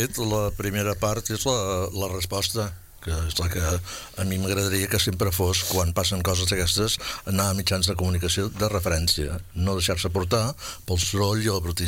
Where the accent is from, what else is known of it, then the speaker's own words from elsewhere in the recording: Sabadell, Catalonia, Spain; perquè soc de Sabadell.